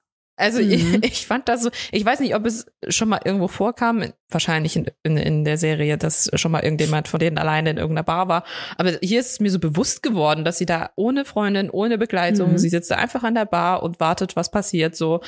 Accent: Saxony, Germany; ich bin ja nun mal in Sachsen aufgewachsen.

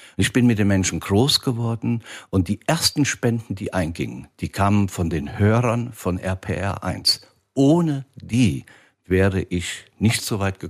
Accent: Rhineland-Palatinate, Germany; ich bin ja Westerwälder, gell? Und liebe ja meine Heimat in Rheinland-Pfalz.

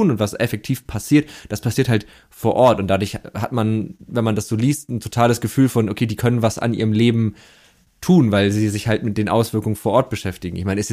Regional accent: Hamburg, Germany; ich wohne tatsächlich mein Leben lang in derselben Stadt sogar und natürlich fühle ich mich als, in meinem Fall als Hamburger

